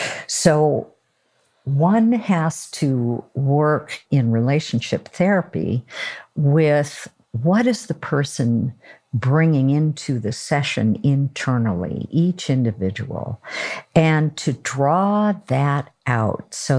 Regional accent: Oregon, United States; He's from New York. I'm from Oregon. I talk really slowly.

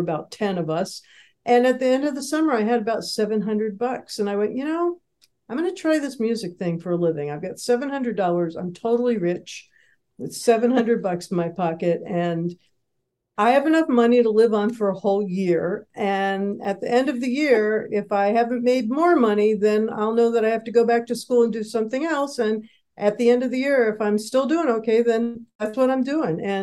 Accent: Maryland, United States; I grew up in the suburbs of Baltimore. Again, in the 50s and 60s. I was born in 1953.

